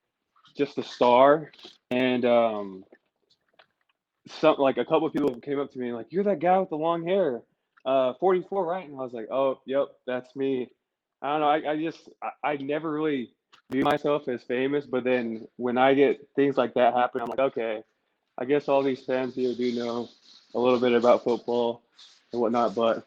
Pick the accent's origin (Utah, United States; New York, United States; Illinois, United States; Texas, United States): Utah, United States; I went home. I'm from Utah.